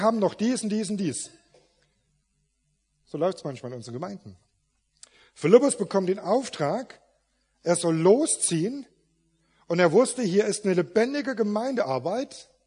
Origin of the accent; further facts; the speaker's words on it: Saarland, Germany; Ich komme aus dem Saarland, die reden eh wieder anders.